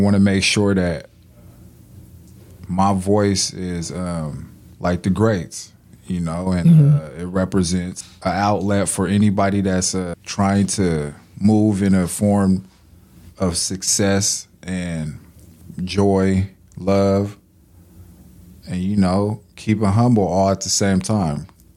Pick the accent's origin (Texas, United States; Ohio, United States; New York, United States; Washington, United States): Washington, United States; Tacoma; You know, I'm born and raised in Tacoma, Washington.